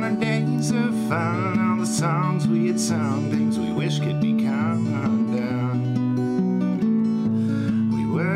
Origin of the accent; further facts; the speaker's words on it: Texas, United States; born there; now in Columbia, United States; Now, I was born in the DFW area of Texas.